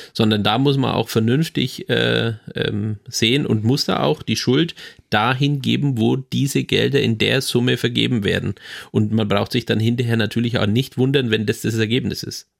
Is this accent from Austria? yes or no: no; Bavaria, Germany; In Franken oder in dem Fall in Mittelfranken, wo ich herkomme